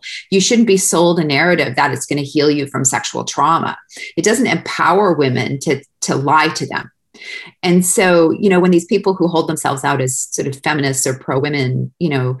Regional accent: Winnipeg, Manitoba, Canada; I'm from Winnipeg.

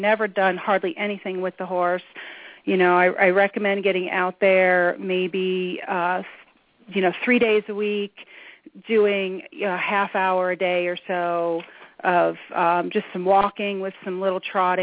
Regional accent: New York, United States; moved away as an adult; now in Colorado, United States; I moved to Colorado in October of 1990, specifically to be able to buy a horse and afford it because I grew up on Long Island and it just doesn't work there for a person in their early 20s.

